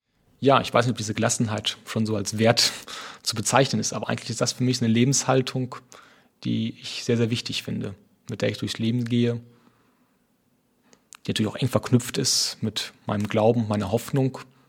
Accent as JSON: {"language": "German", "region": "North Rhine-Westphalia", "country": "Germany", "tie": "born or raised there", "said": "Ich bin 29 Jahre alt jetzt, komme aus einem kleinen Ort im Münsterland, wo ich groß geworden bin."}